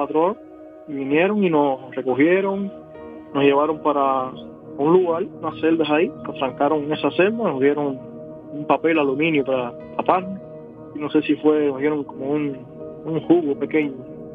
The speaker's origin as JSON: {"language": "Spanish", "country": "Cuba", "said": "solamente que somos cubanos"}